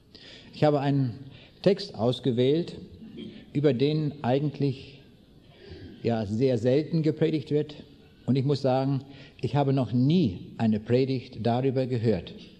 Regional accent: Braunschweig, Lower Saxony, Germany; also born or lived in East Prussia; Ich komme aus Braunschweig, aber geboren bin ich in Ostpreußen 1937.

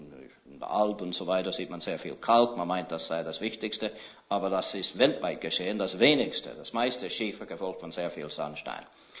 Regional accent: Switzerland; Es gibt Römerruinen bei uns in der Schweiz, die liegen heute unter mehrere Meter Sedimentschichten.

